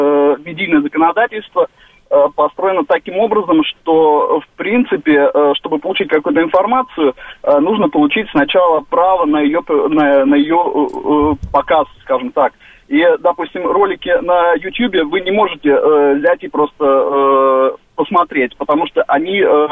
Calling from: Bremen, Germany; Я из Германии, я живу в городе Бремен.

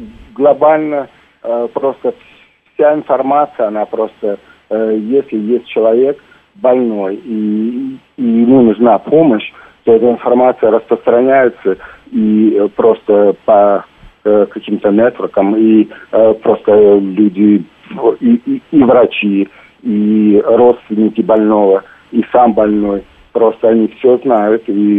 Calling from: Los Angeles, California, United States; Я звоню из Лос-Анджелеса.

